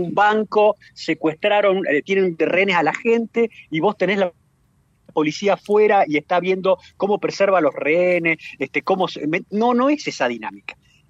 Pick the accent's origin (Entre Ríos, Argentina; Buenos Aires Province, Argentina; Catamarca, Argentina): Entre Ríos, Argentina; Paraná; Te faltó algo decir, que soy de Paraná.